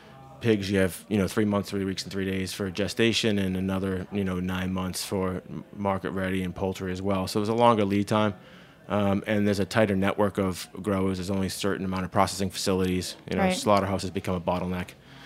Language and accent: English; Massachusetts, United States; now in New Paltz, United States; I grew up farming in Massachusetts, diversified operations, livestock, and produce.